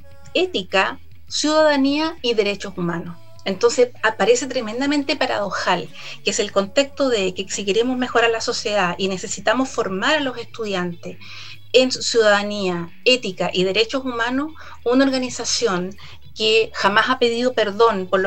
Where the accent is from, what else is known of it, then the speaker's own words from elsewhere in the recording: Concepción, Biobío, Chile; yo soy de Concepción